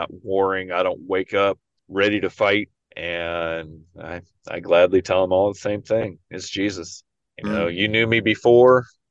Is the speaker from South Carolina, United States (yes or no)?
no; Texas, United States; I was born and raised in Texas. We have moved to Tennessee about 15 years ago.